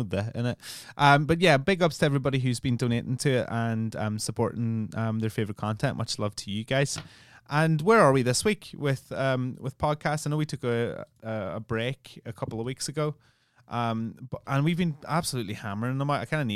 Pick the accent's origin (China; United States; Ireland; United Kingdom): Ireland; I'm Irish. I should be having a drink.